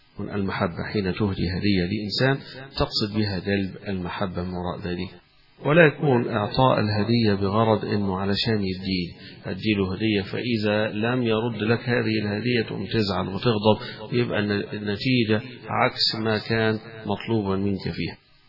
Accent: Egypt; عندنا نحن كمصريين

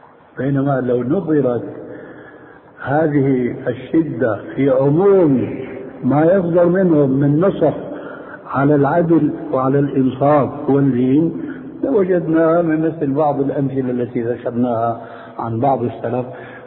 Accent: Syria; وهنا يقولون عندنا في سوريا شو هالشد يا رسول الله

